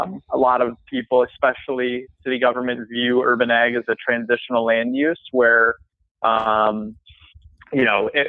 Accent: Ann Arbor, Michigan, United States; So I grew up in Ann Arbor mostly.

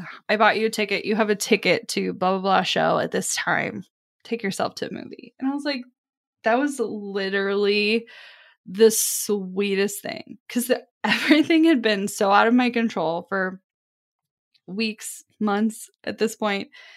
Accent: Kansas City, United States; And I tell him I'm from Kansas City.

